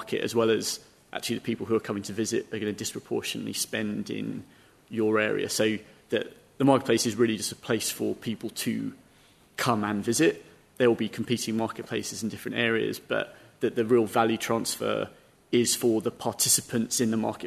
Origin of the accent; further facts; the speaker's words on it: Stevenage, East of England, United Kingdom; I grew up just outside of London, in Stevenage, and I used to work in Bangladesh.